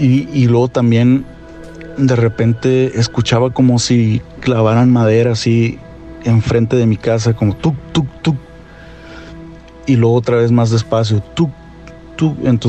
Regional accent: Hermosillo, Sonora, Mexico; soy de Hermosillo, Sonora. Ahorita ando aquí en Phoenix, Arizona.

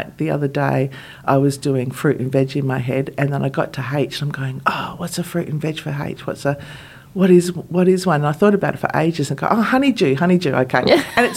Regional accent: Melbourne, Victoria, Australia; I came from Melbourne

